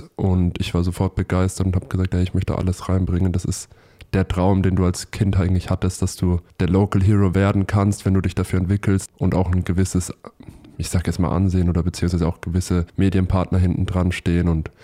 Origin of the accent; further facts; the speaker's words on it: Würzburg, Bavaria, Germany; Also ich bin jetzt 21, ich habe damals mit 16 angefangen, also jetzt knapp 5 Jahre her, in meiner Heimatstadt in Würzburg.